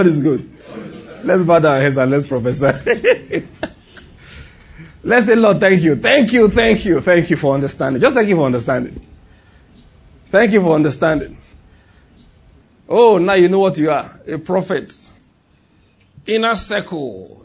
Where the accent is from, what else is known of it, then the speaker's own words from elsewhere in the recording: Nigeria; But I'm not an American. I'm a Nigerian. And my ability to prophesy is tied to where I am right now.